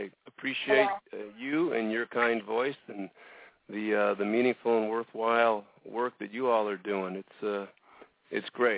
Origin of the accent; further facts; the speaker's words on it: Chicago, Illinois, United States; and by local I mean in Chicago, which is my hometown